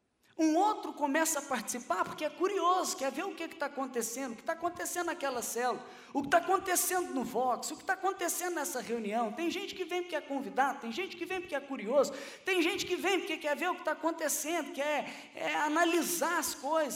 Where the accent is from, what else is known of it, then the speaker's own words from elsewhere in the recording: Rio de Janeiro, Brazil; eu falei, carioca. Aí ele falou, mineiro. Eu falei, mineiro nada, quem falou que eu sou mineiro? Ele falou, não, o jeito que você fala é mineiro.